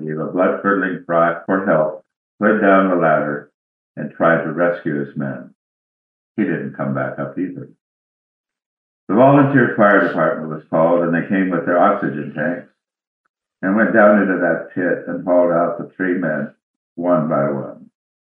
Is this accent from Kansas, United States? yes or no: yes; Norton, Kansas, United States; there was not a tear left in my hometown, Norton, Kansas.